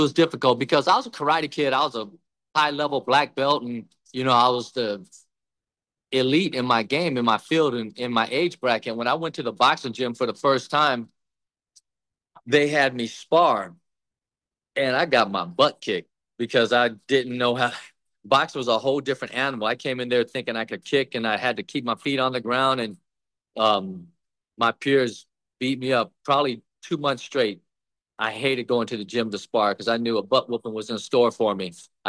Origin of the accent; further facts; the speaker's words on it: Vietnam; Well, I was born in Vietnam, and my father was a U.S. soldier, and my mother was Vietnamese.